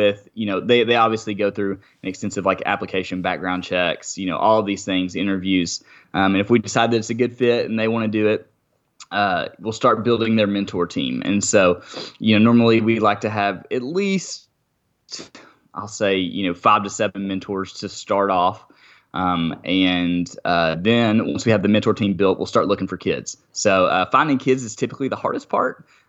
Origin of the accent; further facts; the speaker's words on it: Arkansas, United States; So I'm from Arkansas, but we'd go up to Missouri and my dad kind of grew up fishing there and whatnot.